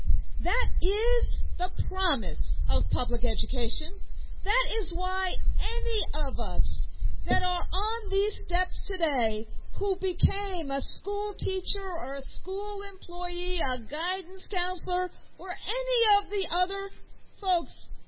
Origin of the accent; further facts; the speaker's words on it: New York, United States; Sorry, I am a New Yorker.